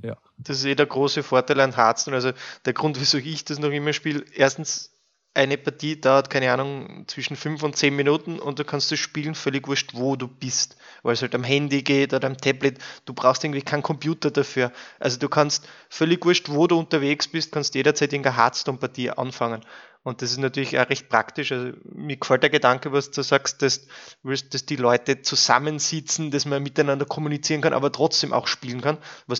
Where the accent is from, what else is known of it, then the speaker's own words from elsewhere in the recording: Austria; ist das viel mehr zu einer Kultur geworden und halt viel offener als wie bei uns in Österreich